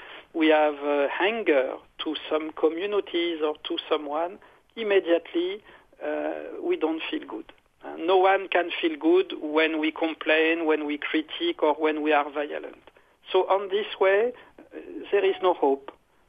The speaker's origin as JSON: {"language": "English", "country": "France", "second_language": "English", "moved": "yes", "lives_now": "United States", "said": "Me, I come from France. I am U.S. citizen, but I am immigrant from France."}